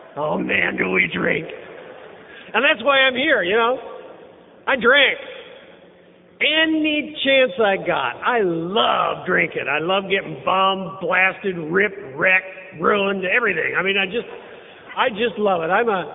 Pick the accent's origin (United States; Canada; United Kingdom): Canada; Vancouver, British Columbia; I'm from Vancouver, Canada. Nobody knows where that is. It's 250 miles north of Seattle. I'm a Canadian.